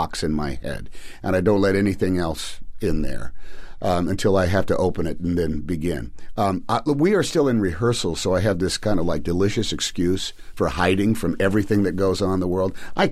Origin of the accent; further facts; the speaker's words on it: California, United States; I grew up in Northern California, and I knew a lot of people that went down to L.A.